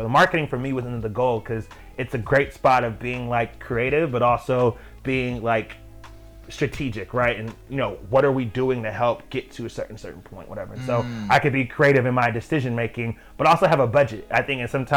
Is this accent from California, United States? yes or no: yes; Sacramento, California, United States; And I was just like, oh, damn. You know, and again, I'm from Sacramento. Didn't really have family really out in LA.